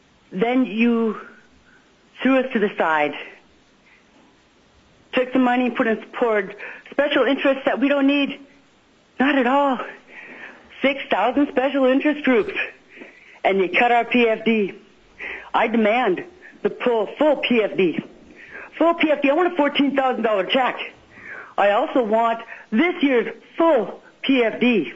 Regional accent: Wasilla, Alaska, United States; I'm from Wasilla, Alaska. I've been a homeowner in Alaska 40 years.

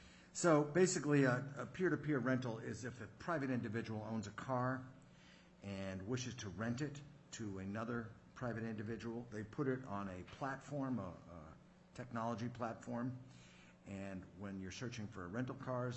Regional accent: Fairbanks, Alaska, United States; So in my hometown of Fairbanks, for example, if an individual has Airbnb, they must pay the bed tax that a hotel would pay.

